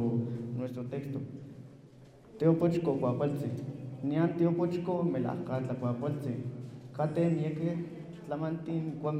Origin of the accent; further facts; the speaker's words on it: Santa María de Bosco, Mexico; soy de Santa María de Bosco